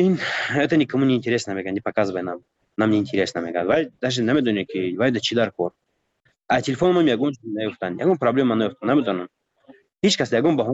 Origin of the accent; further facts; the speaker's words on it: Tajikistan; من گفتم من تاجیکم گفتم از تاجیکستانم